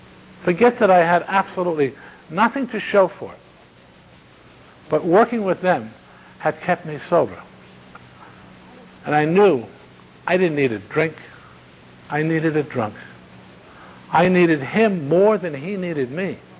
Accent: Vermont, United States; Growing up in Vermont, when we took a hike in the woods, we took a Tunk.

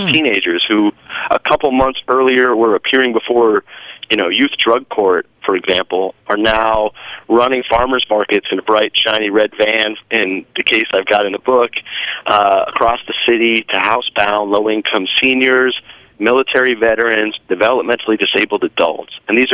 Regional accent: Missoula, Montana, United States; this happened to be in my hometown in Missoula, Montana, of all places, where the frost-free growing season is fewer than 120 days.

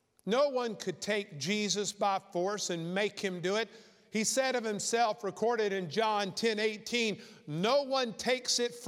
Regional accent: Savannah, Georgia, United States; born there; I was born in Candler Hospital, Savannah, Georgia.

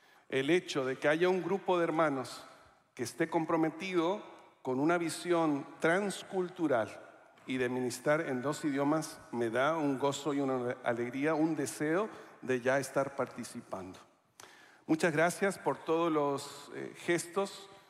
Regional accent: Chile; now in United States; No es un nombre muy hispano, pero los documentos confirman que sí soy chileno, entre otras cosas.

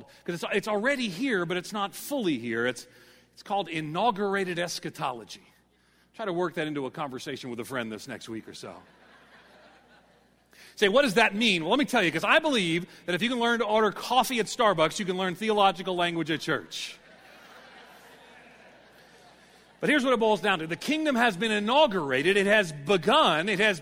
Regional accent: New York, United States; now in Tennessee, United States; I live in Tennessee now, but I'm actually from New York.

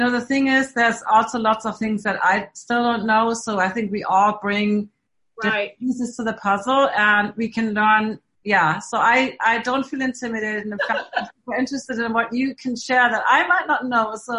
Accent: Hawaii, United States; I came from Hawaii, so

